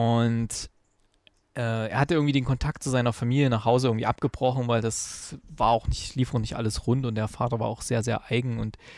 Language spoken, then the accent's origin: German; Gera, Thuringia, Germany; überlegt, ob ihr vielleicht in meiner alten Heimat-Sneak da in Gera